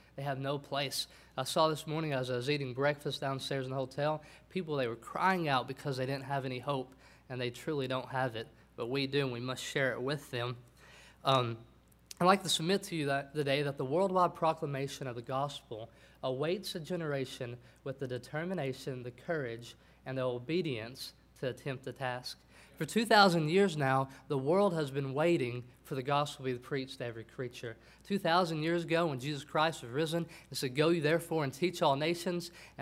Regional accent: Kentucky, United States; I may need a translator, not because I'm from Peru, but I'm from Kentucky.

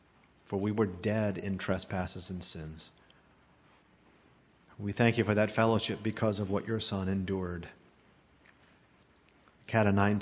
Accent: the South, United States; I'm a mutt, Irish, growing up in the South.

